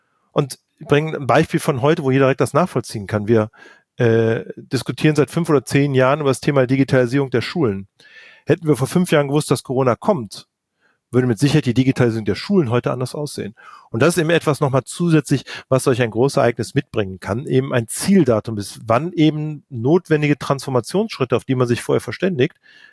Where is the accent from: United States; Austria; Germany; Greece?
Germany; Cologne, North Rhine-Westphalia; Ich bin selber Kölner